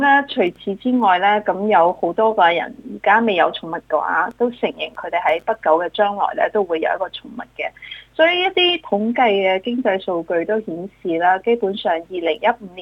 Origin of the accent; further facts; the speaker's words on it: Australia; 代表咗我哋澳洲人咧，其实喺家庭开支方面咧